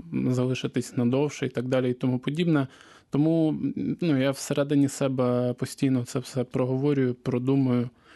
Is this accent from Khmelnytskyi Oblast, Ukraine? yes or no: no; Makiivka, Donetsk Oblast, Ukraine; на Донбасі, власне, в моїй рідній Макіївці.